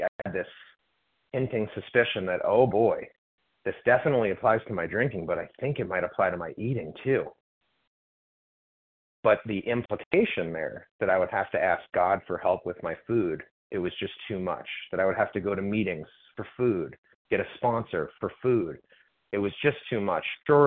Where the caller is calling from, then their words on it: Florida, United States; compulsive overeater from Florida, East Coast time.